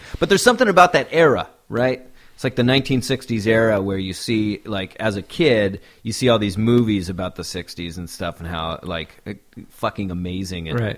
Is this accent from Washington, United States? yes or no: yes; Indianola, Washington, United States; Over here, a small town called Indianola, over on the Kitsap Peninsula.